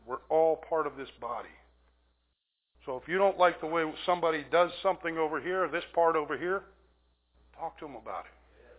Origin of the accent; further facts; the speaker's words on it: New York City, New York, United States; but I was raised in New York City by a very popular Italian family.